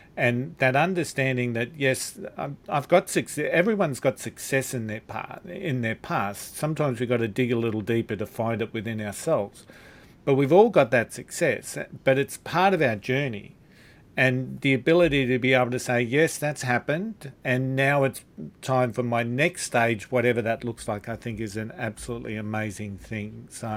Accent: Australia; I'm an Australian.

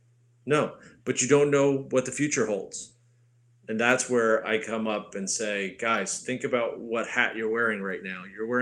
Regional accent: New York, United States; I'm from the New York area.

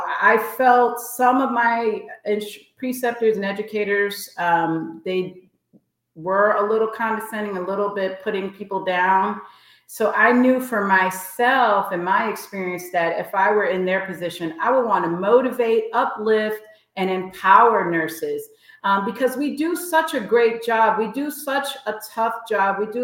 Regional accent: New York City, New York, United States; now in Texas, United States; I was born and raised in New York City. So I'm definitely a city girl. But now I'm living here in Texas, trying to be a Southern Belle.

